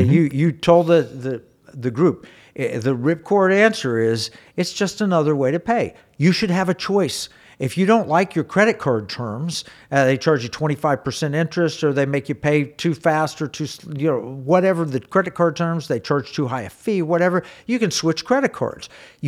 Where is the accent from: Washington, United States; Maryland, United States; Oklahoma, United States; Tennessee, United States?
Oklahoma, United States; You know, I grew up in Oklahoma.